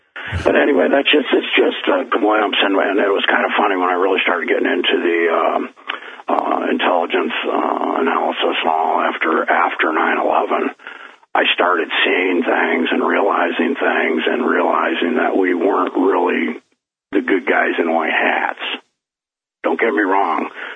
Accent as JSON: {"language": "English", "country": "United States", "said": "You know, I'm an American. I'm patriotic."}